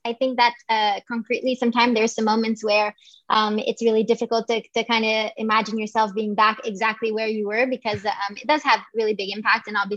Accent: Quebec, Canada; also born or lived in Boulder, United States; So what happened is I moved back from Boulder to Canada. I'm originally from Quebec. And I had my visa was expiring in July of 2017. So that's kind of when I moved back to Quebec

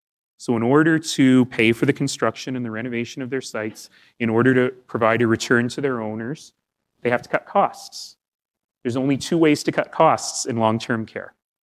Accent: Alberta, Canada; I come from Alberta.

